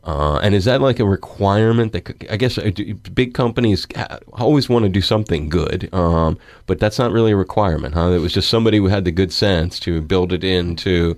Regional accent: Philadelphia, Pennsylvania, United States; In the Philadelphia, and I grew up in the Philadelphia area, so maybe that's why.

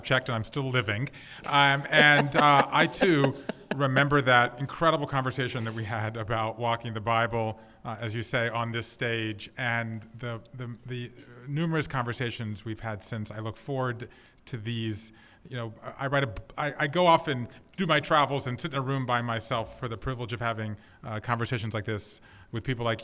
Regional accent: Savannah, Georgia, United States; I'm from Georgia, right? I grew up in Savannah.

